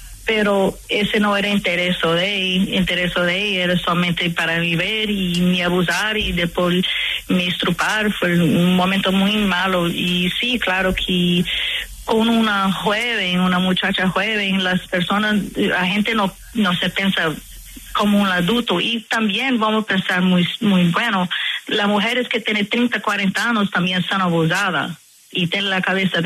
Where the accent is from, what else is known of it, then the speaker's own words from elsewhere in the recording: Brazil; Spanish is a second language; yo tenía muy esperanzas como brasileña